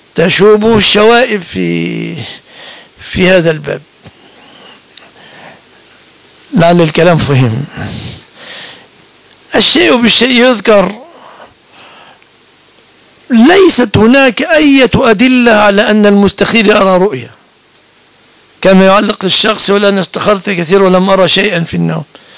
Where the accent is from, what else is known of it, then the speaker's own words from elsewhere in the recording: Egypt; في بلادنا مصر